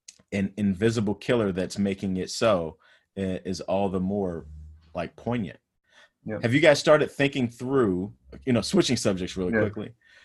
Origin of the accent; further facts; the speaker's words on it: Midwest, United States; now in Chicago, United States; Yeah, because see, I'm from the Midwest. I'm in Chicago right now, and we grill our steaks when we grill them.